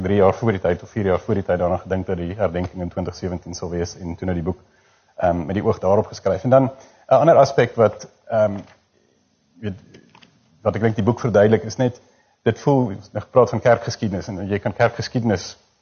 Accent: Transvaal, South Africa; En dit is omdat ek groot geword het in die Transvaalse platteland

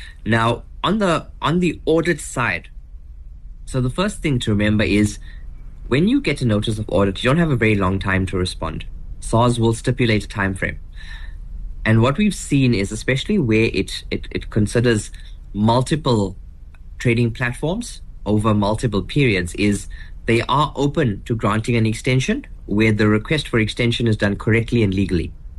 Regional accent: South Africa; why am I as a South African being further taxed on interest I earn on my investment

